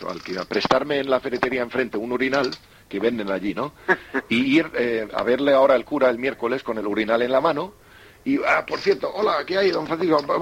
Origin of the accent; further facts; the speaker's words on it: Germany; Spanish is a second language; yo soy alemán, en esto a lo mejor he tenido una educación normal también